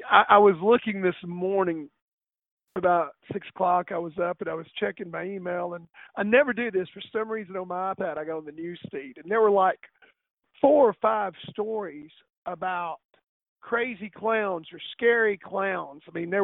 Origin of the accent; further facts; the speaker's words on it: Dyersburg, Tennessee, United States; But here in my hometown of Dyersburg